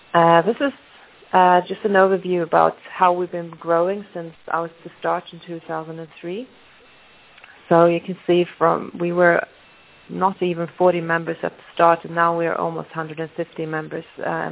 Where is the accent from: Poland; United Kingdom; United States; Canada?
Poland; English is a second language; and I'm from Poland.